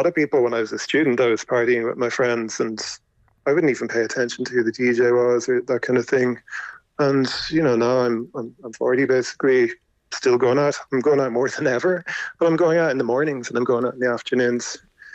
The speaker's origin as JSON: {"language": "English", "country": "Ireland", "said": "And I think we as Irish people have always known that."}